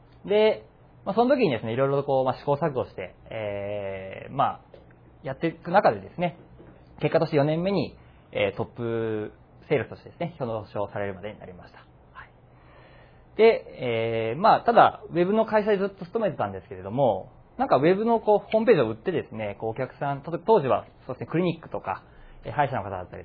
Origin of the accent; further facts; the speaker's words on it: Nara, Japan; 僕はですね、奈良県出身です。